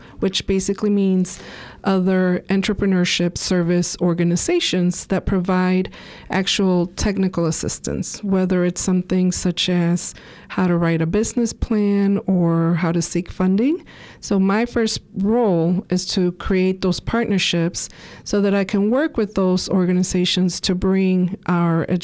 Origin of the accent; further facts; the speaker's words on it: St. Louis, United States; also born or lived in Mexico / Chicago / Florida / California; I am a Mexican woman. I am an immigrant. I am a mom. And I grew up here in the St. Louis area across the river